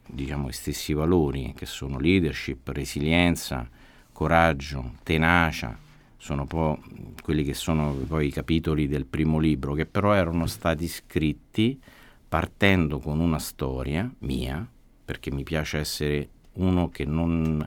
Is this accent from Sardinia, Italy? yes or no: no; Rome, Lazio, Italy; romano, sono un capitolino.